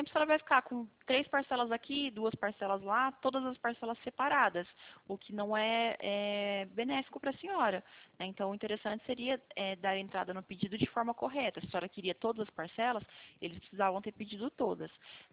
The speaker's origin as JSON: {"language": "Portuguese", "town": "Presidente Prudente", "region": "São Paulo", "country": "Brazil", "said": "Eu sou de Presidente Prudente"}